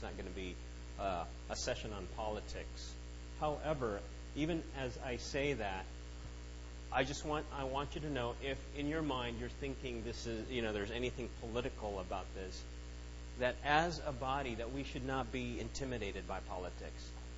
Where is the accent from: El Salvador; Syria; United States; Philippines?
Philippines; moved away; I'm from the Philippines. I consider still, you know, the Philippines a big part of my life, even though I've been here a long time, more here than the Philippines.